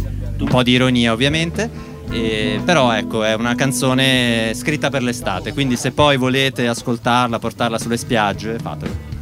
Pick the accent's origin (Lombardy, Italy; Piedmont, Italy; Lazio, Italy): Lombardy, Italy; Milan; Vengo da Milano, ciao.